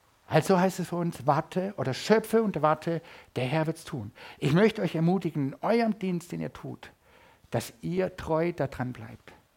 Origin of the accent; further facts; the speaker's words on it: Baden-Württemberg, Germany; Das ist ein Nachbarort dort, wo ich groß geworden bin. Ich bin in der Nähe vom Dobel geboren.